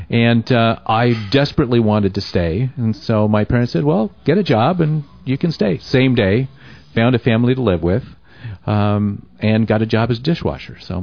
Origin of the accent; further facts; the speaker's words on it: San Marino, California, United States; So I grew up in San Marino. I grew up in the house that was built to raise my dad in, that he grew up in.